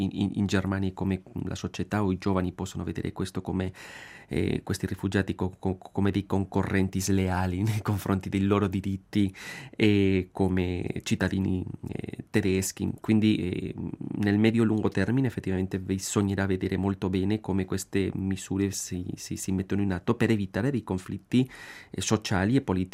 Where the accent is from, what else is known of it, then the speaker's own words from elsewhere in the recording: Basque Country, Spain; Italian is a second language; now in Italy; io di origine sono della Spagna, dei Paesi Baschi, lì avevo vissuto anche dei momenti di immigrazione abbastanza forti